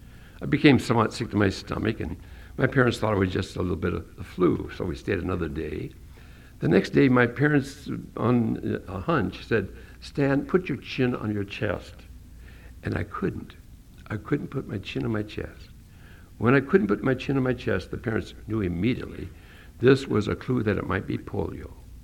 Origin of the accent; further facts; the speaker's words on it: Prinsburg, Minnesota, United States; born there; I was born in Princeburg, Minnesota, far southwest part of Minnesota. Excellent pheasant hunting country.